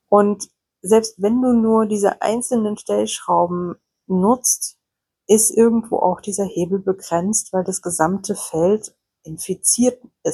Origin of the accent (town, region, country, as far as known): Germany; born or raised there